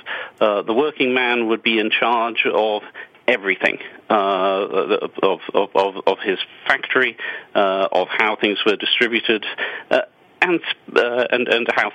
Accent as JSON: {"language": "English", "region": "England", "country": "United Kingdom", "tie": "born or raised there", "said": "I grew up in England when things were still run in a socialist fashion, and it was a dreary, dreary place."}